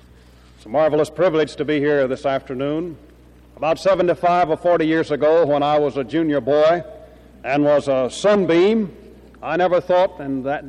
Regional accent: Birmingham, Alabama, United States; I'm from Birmingham, the magic city of the South, which has, Miss Alma, 135 Baptist churches and an association

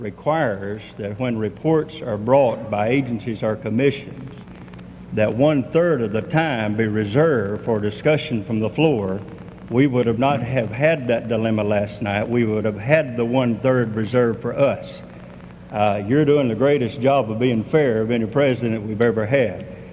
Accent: Westminster, California, United States; from Westminster, California.

